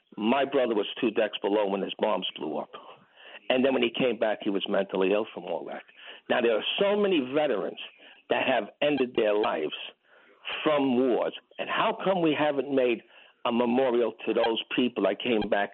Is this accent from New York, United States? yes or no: yes; Woodside, New York, United States; I was from Woodside. I grew up there as a kid